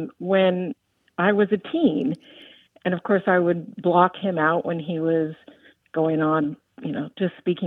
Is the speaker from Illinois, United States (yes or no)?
no; North Carolina, United States; I'm from Eastern North Carolina.